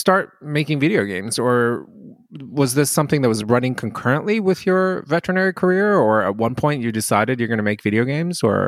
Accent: Japan; I'm Japanese. I was born and raised in Japan. Mm-hmm. So I'm bilingual.

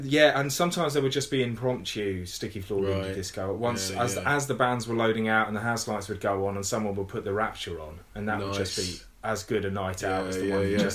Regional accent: Tunbridge Wells, South East England, United Kingdom; where I grew up in Tunbridge Wells

